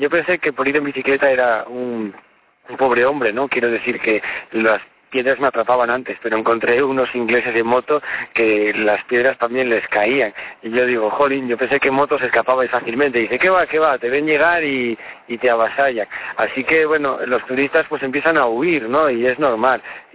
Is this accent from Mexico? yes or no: no; Asturias, Spain; esto podría ser Asturias, mi tierra, perfectamente